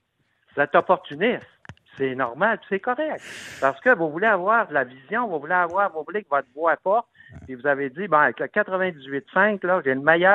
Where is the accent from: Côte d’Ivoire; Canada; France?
Canada; Saguenay, Quebec; je viens du Saguenay, puis le Québec, j'y tiens.